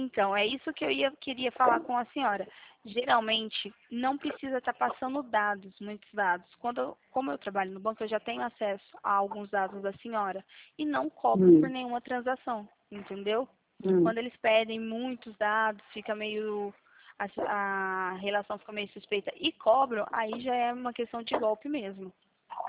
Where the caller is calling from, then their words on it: Valinhos, São Paulo, Brazil; Eu tô falando de Valinhos, estado de São Paulo. É, do lado de Piracicaba, aqui pertinho, falo de Valinhos.